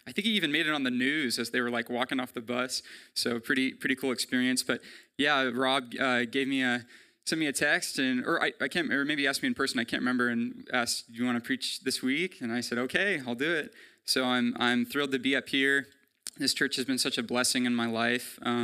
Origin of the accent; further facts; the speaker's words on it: Salem, United States; I grew up in Salem in a Christian home.